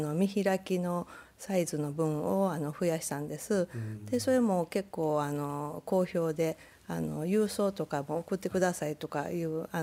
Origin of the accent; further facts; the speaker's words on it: Kansai, Japan; ちょっと飴を関西人としてなんか飴をあげたいかなって言って